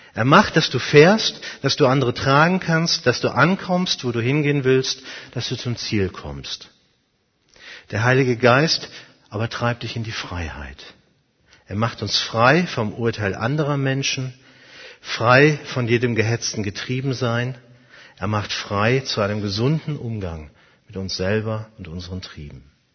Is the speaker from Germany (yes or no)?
yes; Rhineland-Palatinate, Germany; Ich komme ja aus dem Rheinland, aus dem schönen Rheinland und aus dem Flüsse-Dreieck Rhein-Mosel.